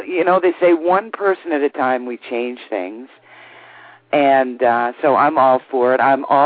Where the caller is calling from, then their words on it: Denver, Colorado, United States; in Denver, and I just joined the Gathering Project in Denver.